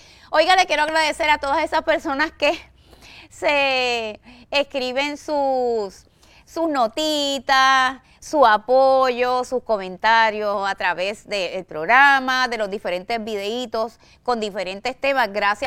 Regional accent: Puerto Rico; así somos los boricuas, para poquito no nos ponemos

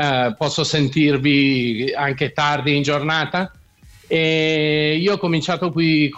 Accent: Milan, Lombardy, Italy; moved away as an adult; also born or lived in Como; now in United States; Nato a Milano, ho sempre vissuto tra Como e Milano.

